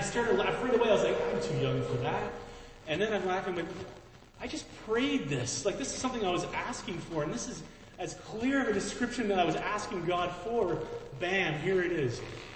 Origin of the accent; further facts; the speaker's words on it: Fort Erie, Ontario, Canada; We're from Fort Erie, and we're flying out of Hamilton.